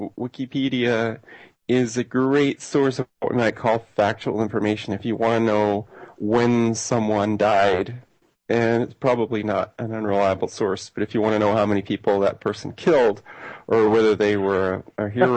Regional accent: England, United Kingdom; now in United States; I grew up in England, and so I sort of gradually became attuned to what America was

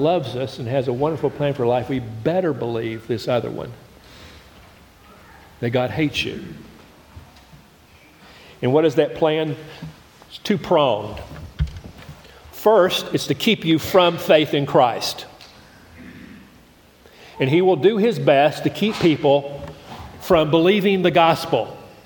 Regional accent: Knoxville, Tennessee, United States; Many of you all know that Knoxville's my hometown. Cedar Springs Presbyterian, which is off the Cedar Bluff in Kingston Pike, is my home church. It's the church I was raised in.

